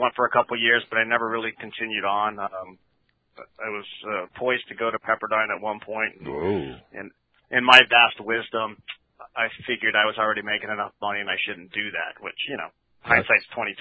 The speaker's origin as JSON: {"language": "English", "region": "California", "country": "United States", "tie": "born or raised there", "said": "Born and raised in Orange County, as a matter of fact."}